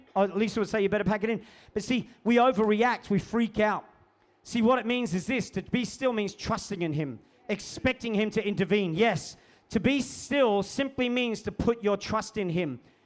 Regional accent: Adelaide, South Australia, Australia; now in Melbourne, Australia; I grew up in Adelaide, but then we moved to Melbourne. And in Melbourne, we lived in this townhouse.

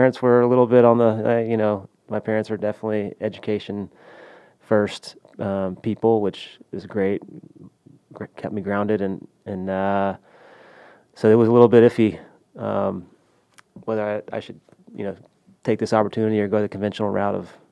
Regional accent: Houston, Texas, United States; I grew up in Houston, okay. Suburb of Houston.

